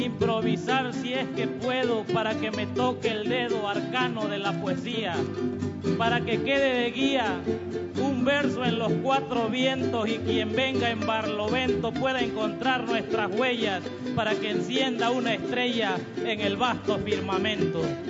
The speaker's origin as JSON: {"language": "Spanish", "region": "Oaxaca", "country": "Mexico", "said": "Soy de la Loma Paisano, soy de esta misma región. Soy heredero del son y por suerte mexicano."}